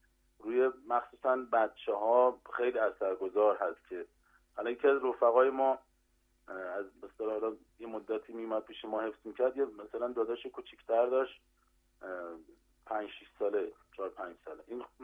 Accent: Qom, Iran; دیگه من خودم قم به دنیا آمدم. تا 22 سالگی قم بودم.

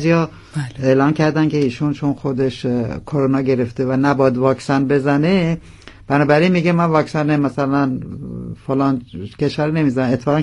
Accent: Iran; من هم به عنوان یک ایرانی با عشق به شما، هر چی که در چنته داشته باشم با شما در میون خواهم گذاشت.

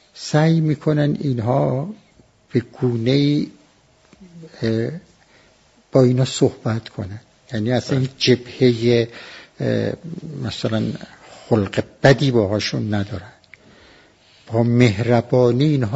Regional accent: Andimeshk, Khuzestan, Iran; born there; که شناسنامه من اجبارا از همون اندیمش گرفته شده و خب در هر صورت اونجا به دنیا اومدیم

